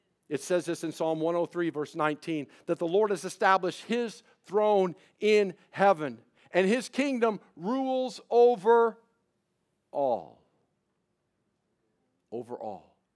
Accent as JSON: {"language": "English", "country": "United States", "said": "I mean, after all, I'm an American. And Americans, we don't like kings."}